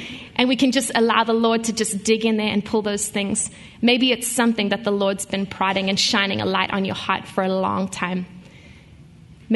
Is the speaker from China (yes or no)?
no; South Africa; now in Nashville, United States; I grew up in South Africa, and so the California-type weather is totally what I grew up with.